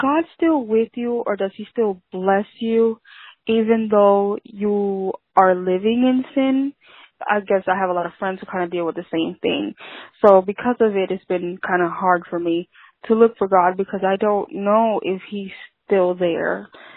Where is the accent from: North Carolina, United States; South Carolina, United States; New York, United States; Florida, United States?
Florida, United States; Orlando; I'm from Orlando, Florida.